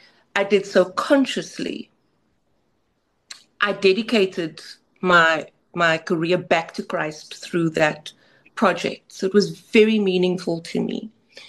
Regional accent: Mitchells Plain, Western Cape, South Africa; I grew up in Mitchells Plain, as you know, the hood.

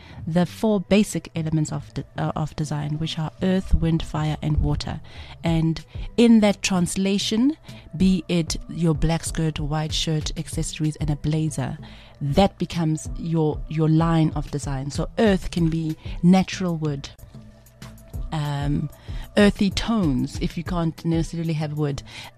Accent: South Africa; we are only South African. We're losing the essence of African design.

